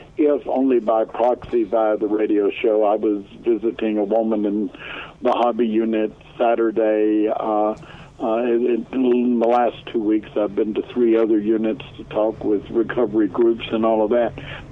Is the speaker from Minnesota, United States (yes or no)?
no; Houston, Texas, United States; Lived through the North Shore area whenever I was about 5 years old and spent the rest of my time out there.